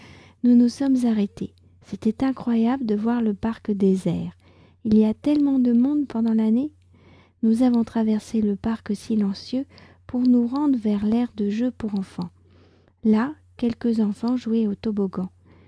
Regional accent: France

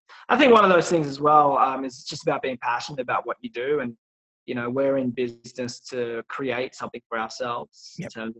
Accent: Melbourne, Victoria, Australia; born there; I am planning to move to Melbourne to start of next year. It's something I've wanted to do for a while. I was born in Melbourne and been waiting for the, I guess, the right time to go back.

